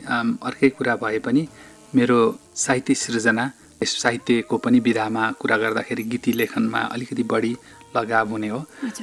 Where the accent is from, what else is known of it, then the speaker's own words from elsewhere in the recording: Sanodumma, Koshi Province, Nepal; त्यस हिसाबले चाहिँ त्यो सानोदुम्माको गाउँघरमा जन्मिएको मान्छे हो, अब सामान्य परिवारमा।